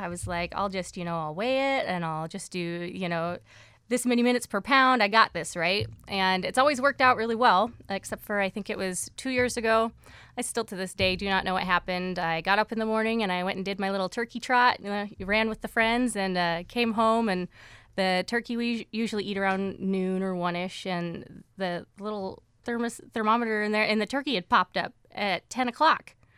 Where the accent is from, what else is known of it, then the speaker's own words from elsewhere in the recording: Bellingham, Washington, United States; now in Wrangell, United States; Bellingham, Washington.